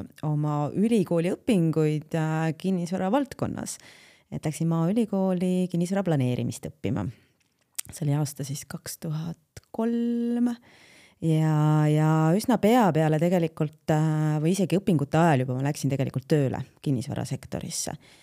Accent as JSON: {"language": "Estonian", "town": "Kobela", "region": "Võru County", "country": "Estonia", "said": "Aga mina ise olen tegelikult maatüdruk. Pärit Võrumalt, Antsla vallast, Kobelast. Et selline väike kohakene"}